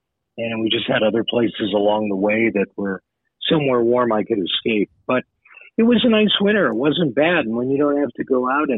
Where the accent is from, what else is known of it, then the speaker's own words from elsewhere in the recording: Pittsburgh, Pennsylvania, United States; also born or lived in Wheeling / Charleston / Louisville / Los Angeles; I grew up in Pittsburgh, started on the air there, was a program director, morning man, in Wheeling, West Virginia. Then lived in Charleston, West Virginia, then Louisville, Kentucky, and then Los Angeles.